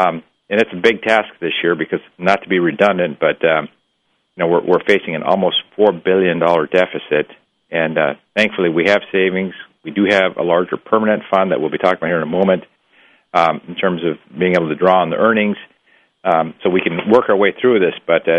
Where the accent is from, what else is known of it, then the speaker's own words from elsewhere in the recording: Alaska, United States; somebody born and raised in Bush, Alaska, somebody who's been in this business here in Juneau for a number of years, everything I do is to protect small communities.